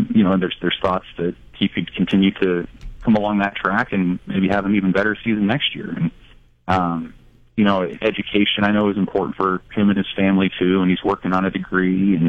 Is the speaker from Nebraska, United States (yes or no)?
yes; Lincoln, Nebraska, United States; I mean, I grew up in Lincoln